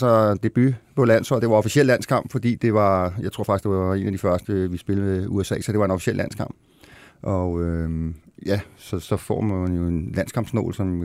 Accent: Albertslund, Capital Region of Denmark, Denmark; Jeg kommer jo fra Albertslund og spillede så i Frem

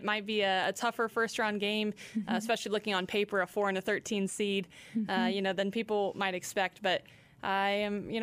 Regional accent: Emporia, Kansas, United States; He coached at Emporia State, my hometown, won that national championship in 2010.

